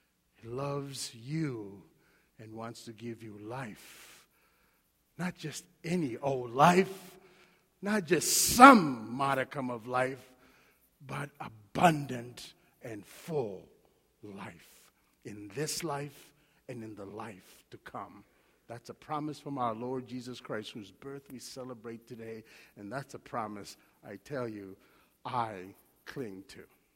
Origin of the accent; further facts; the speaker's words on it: Madagascar; I'm originally from Madagascar, and in Madagascar, we eat rice like no one else does, 3 times a day at very minimum.